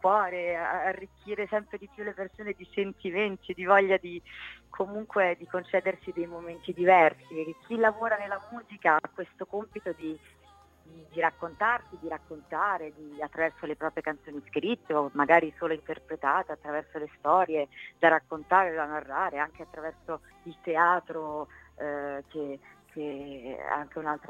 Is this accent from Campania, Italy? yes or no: no; Rome, Lazio, Italy; now in Milan, Italy; se sono romana, io me la sono vissuta a Milano tanto.